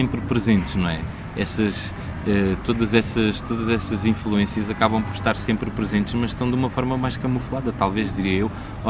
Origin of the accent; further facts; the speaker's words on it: Portugal; accent: Portuguese from Portugal; eu consigo recriar algumas músicas brasileiras e cantá-las com o sotaque de português de Portugal.